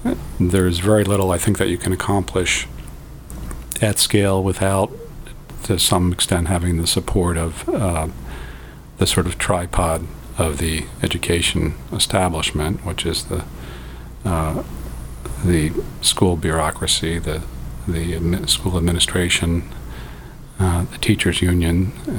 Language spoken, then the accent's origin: English; Philadelphia, Pennsylvania, United States; I grew up in Philadelphia. I went to, I was a lifer at a Quaker school, Quaker private school, called Germantown Friends.